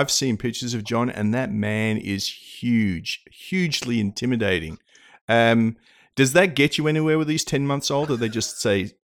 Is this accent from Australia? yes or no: yes; Australia; I'm from Australia, so obviously none of my family are here.